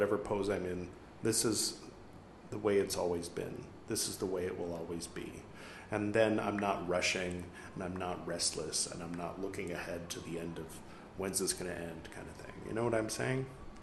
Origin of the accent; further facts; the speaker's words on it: California, United States; now in India; I call it California vinyasa because I'm from California, but I, never mind, living in India.